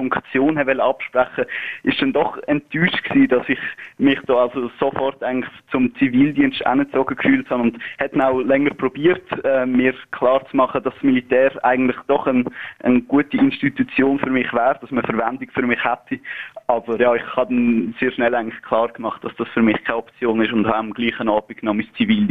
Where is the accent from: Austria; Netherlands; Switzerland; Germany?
Switzerland; Aargau; Ich stamme aus dem Freiamt. Das ist ein eher ländliches Gebiet, vielleicht sogar ein bisschen provinzielles Gebiet im Kanton Aargau.